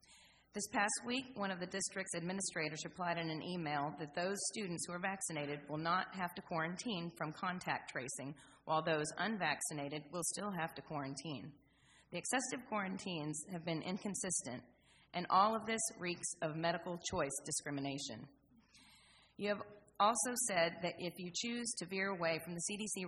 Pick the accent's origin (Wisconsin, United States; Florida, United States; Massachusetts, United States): Florida, United States; Ormond Beach; I'm from Ormond Beach.